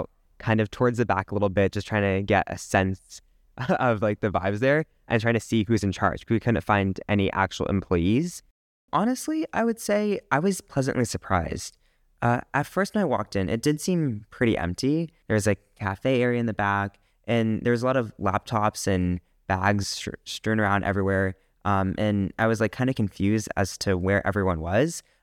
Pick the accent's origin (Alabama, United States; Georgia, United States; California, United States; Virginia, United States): Georgia, United States; Atlanta; I am from Atlanta, Georgia, and I've lived there my entire life.